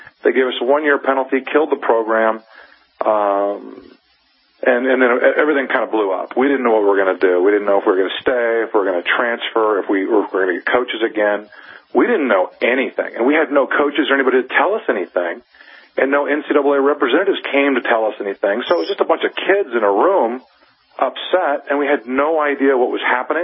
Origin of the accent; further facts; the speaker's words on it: Colorado, United States; And I grew up in Colorado, but SMU, I mean, it was one of the top programs in the country.